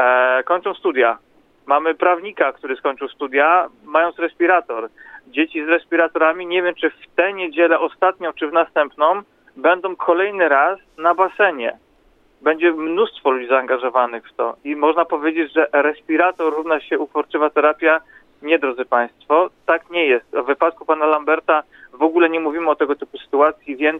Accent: Łódź, Łódź Voivodeship, Poland; w Łodzi, na terenie której mieszkam od urodzenia

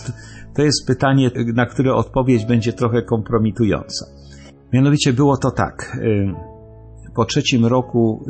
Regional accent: Jelenia Góra, Lower Silesian Voivodeship, Poland; kiedy wróciłem na początku sierpnia do rodzinnej Jeleniej Góry

